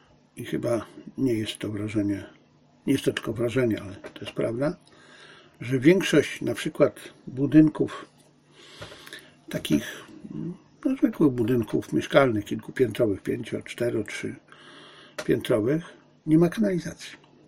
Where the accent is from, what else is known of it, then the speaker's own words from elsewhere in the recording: Zabrze, Silesian Voivodeship, Poland; Wiecie Państwo, ja się wychowałem w Zabrzu, w pobliżu Familioków. Nie w Familiokach, ja mieszkałem już w nowo budowanym domu, ale ja się wychowałem w pobliżu Familioków